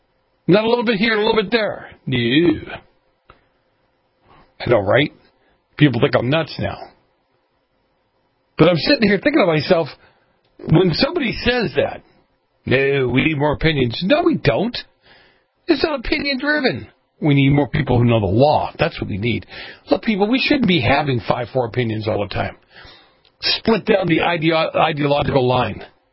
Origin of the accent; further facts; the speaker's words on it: Boston, Massachusetts, United States; But where I grew up in Boston, these people seem to feel that they're so enlightened